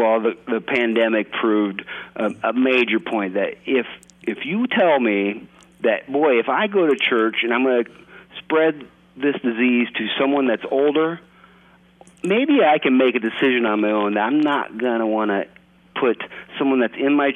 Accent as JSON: {"language": "English", "town": "Irwin", "region": "Iowa", "country": "United States", "tie": "born or raised there", "also_born_or_lived": "Harlan", "said": "I was born in Harlan and raised in Irwin."}